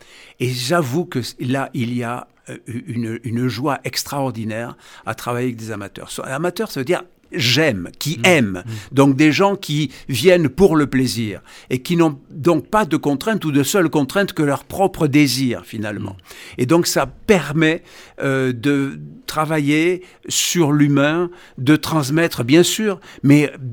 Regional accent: Saint-Gaudens, Occitanie, France; moi j'ai grandi, je suis né à Saint-Gaudens et j'ai vécu à la Barthe-Rivière.

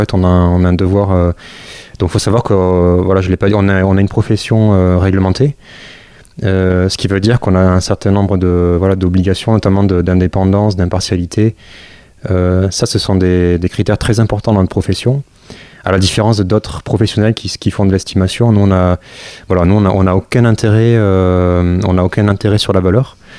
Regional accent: Agen, Nouvelle-Aquitaine, France; je suis originaire d'Agen, Lot-et-Garonne.

